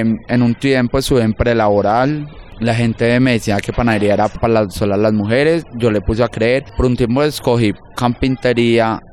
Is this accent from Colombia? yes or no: yes; Yarumal, Antioquia, Colombia; born there; yo nací en Yarumal, estuvimos viviendo un tiempo por allá